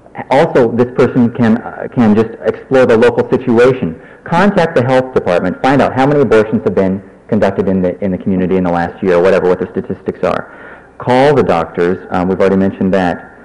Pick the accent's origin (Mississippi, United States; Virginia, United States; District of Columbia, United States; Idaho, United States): Idaho, United States; And I met with some staff people from my senators. I'm from Idaho.